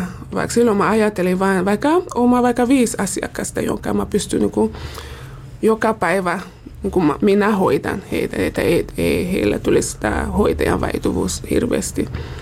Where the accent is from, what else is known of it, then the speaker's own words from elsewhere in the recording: Cameroon; Finnish is a second language; moved away as an adult; now in Helsinki, Finland; ennen kuin mä tulin Suomeen, mulla oli mies ja yksi tytär. Nyt mulla on 5 lasta, eli paljon on tapahtunut. Ja mies ja tytär oli vielä silloin Kamerunissa